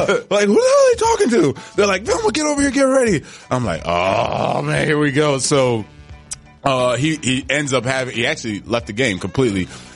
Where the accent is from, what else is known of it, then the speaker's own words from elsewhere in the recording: Coral Gables, Florida, United States; Coral Gables, born and raised.